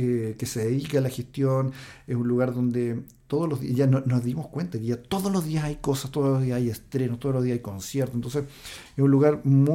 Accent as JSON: {"language": "Spanish", "town": "La Serena", "region": "Coquimbo", "country": "Chile", "tie": "born or raised there", "also_born_or_lived": "France / Spain / Germany / Ecuador", "said": "yo nací y vivo actualmente en La Serena, pero después de mucho recorrer. Como tú mencionaste, estuve viviendo en Francia, en España, en Alemania, estuve en Ecuador también"}